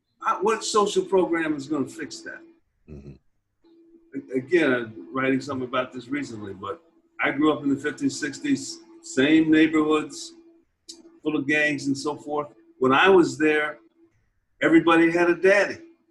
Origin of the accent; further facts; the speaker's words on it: Phoenix, Illinois, United States; I grew up just off the south side, little black suburb called Phoenix, Illinois. It was the 268 suburbs of Chicago.